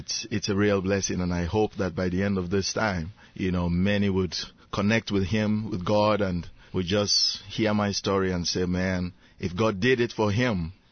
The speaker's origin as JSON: {"language": "English", "country": "Sierra Leone", "said": "Oh, I come from West Africa. You know, Sierra Leone was once a British colony. English is taught in school. It's an official language. So that's why I speak English this way."}